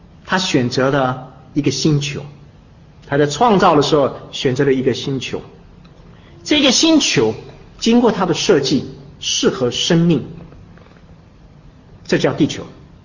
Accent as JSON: {"language": "Chinese", "country": "China", "said": "我们中国人啊，不太忠心，太有智慧，太有世上的智慧了"}